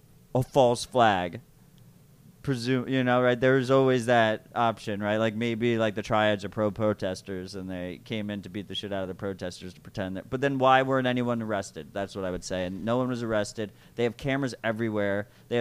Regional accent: United States; No, but as an American, I don't want them to.

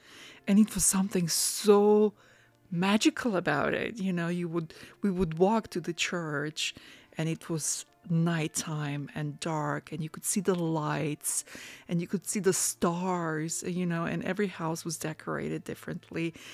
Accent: Croatia; growing up in Croatia or in Europe in general, during Christmas time, there are Christmas markets.

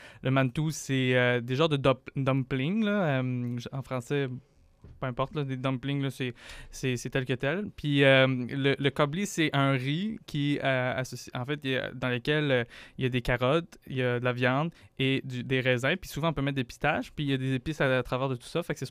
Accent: Montreal, Quebec, Canada; J'ai grandi à Montréal, je me considère plus québécois qu'afghan

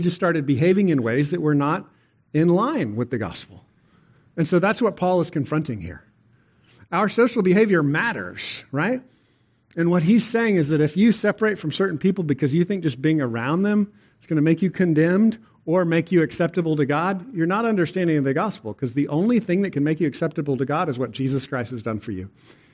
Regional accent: Texas, United States; I like it. I like that I'm a Texan.

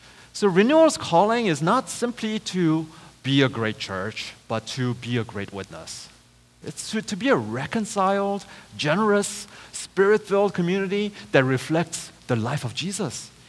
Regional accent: Seoul, South Korea; I was about 7 years old. I was growing up in Seoul, Korea.

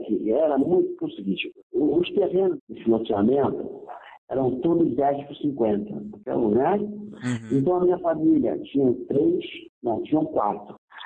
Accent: Duque de Caxias, Rio de Janeiro, Brazil; Eu nasci e fui criado em Caxias, na Baixada Fluminense.

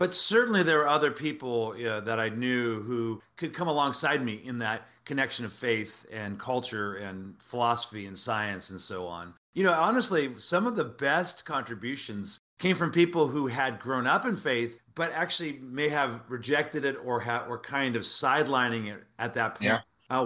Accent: California, United States; Well, I grew up in the Silicon Valley in a non-religious household.

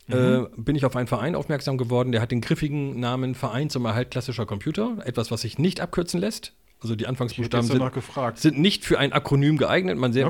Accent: Oldenburg, Lower Saxony, Germany; ich bin ja hier in Oldenburg geboren, aufgewachsen, nie weggezogen.

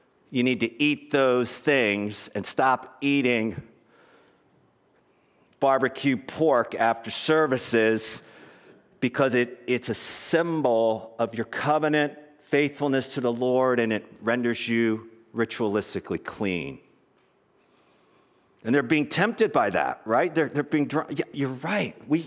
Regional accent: Philadelphia, Pennsylvania, United States; Not because I'm from Philadelphia

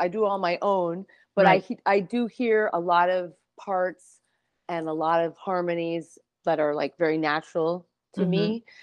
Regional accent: New York, United States; I'm from New York, and you know, we were going out kind of young, and just really talking to anybody I could.

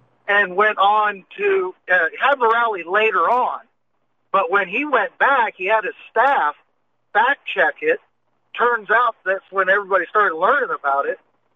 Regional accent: Tulsa, Oklahoma, United States; born there; not black, but I was born in Tulsa.

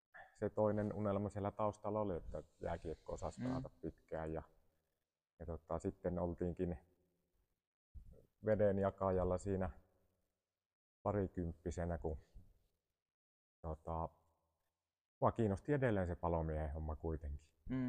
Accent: Jyväskylä, Central Finland, Finland; mähän olen tuolta Jyväskylästä kotoisin ja siellä sitten pelasin kaikki juniorivuodet Jypissä.

